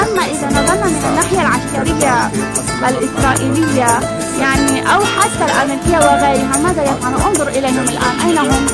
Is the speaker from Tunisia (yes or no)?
no; Lebanon; الإنسان الصميع عندنا بلبنان في مثل لبنان كتير حلو